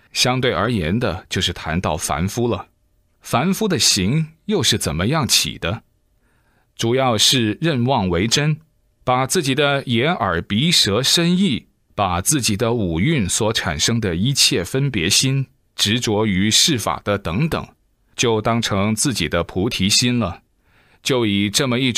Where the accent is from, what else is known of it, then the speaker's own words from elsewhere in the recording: Sichuan, China; 用我们四川人的话来说，就叫瑜伽。